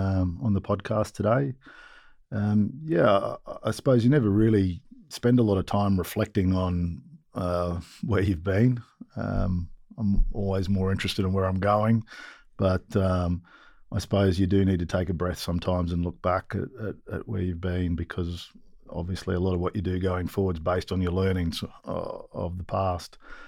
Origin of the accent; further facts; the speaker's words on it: Australia; also born or lived in New Zealand; because being an Australian working in New Zealand rugby isn't always easy. But that taught me a lot as well. And from there, I was back home to Australia